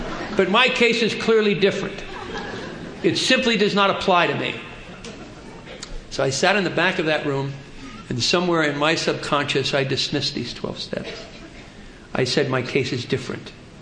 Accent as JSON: {"language": "English", "region": "New Jersey", "country": "United States", "said": "I'm Irish and I'm Catholic. That's funny. And I'm from New Jersey."}